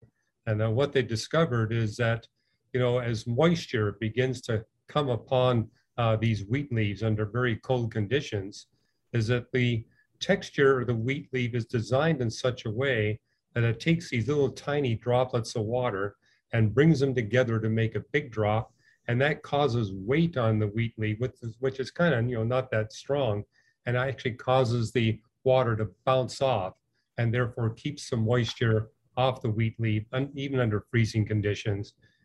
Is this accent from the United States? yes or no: no; Canada; Well, Jeff, I grew up in Canada